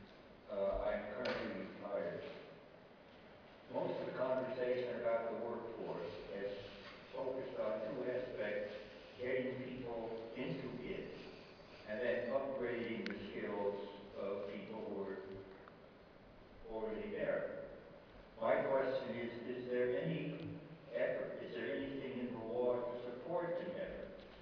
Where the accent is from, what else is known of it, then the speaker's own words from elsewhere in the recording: Los Angeles, California, United States; I'm from Los Angeles.